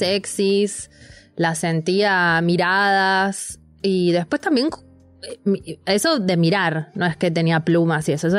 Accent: Buenos Aires, Argentina; born there; Yo no soy de allá, nací en Buenos Aires.

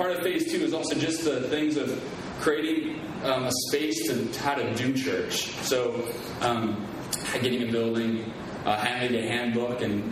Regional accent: Oregon, United States; now in Michigan, United States; Because about 14, 15 years ago, I became a Christian. I moved from Oregon, which is in the west coast, to Michigan, which is like in the middle of the country.

